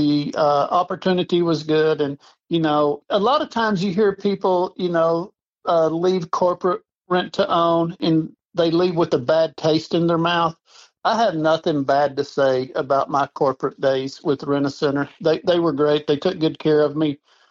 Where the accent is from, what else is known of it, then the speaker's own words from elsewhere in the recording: Texas, United States; I was born and raised in Texas.